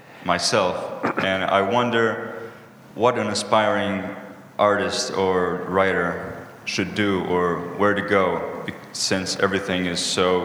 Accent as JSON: {"language": "English", "region": "Rio de Janeiro", "country": "Brazil", "said": "I'm from Rio, Brazil."}